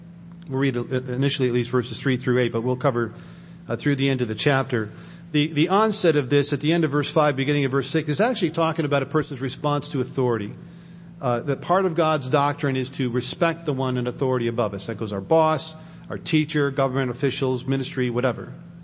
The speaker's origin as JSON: {"language": "English", "town": "Chicago", "region": "Illinois", "country": "United States", "moved": "yes", "said": "I've been 5 years removed from Chicago, but I can still sound like I'm from Chicago."}